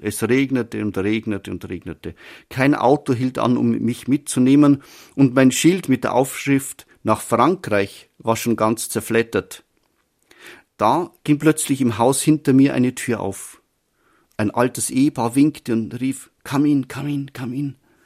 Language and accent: German; Regensburg, Bavaria, Germany; Und 2 Jahre lang bin ich aus meiner Heimat Regensburg nach Wien nur mit dem Autostoppen an der Autobahn gekommen.